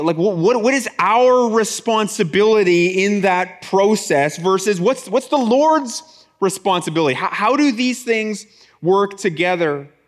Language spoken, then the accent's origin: English; Etobicoke, Ontario, Canada; born there; I'm actually an Etobicoke kid myself. And by that, I mean I was born in Etobicoke and didn't spend a lot of time here.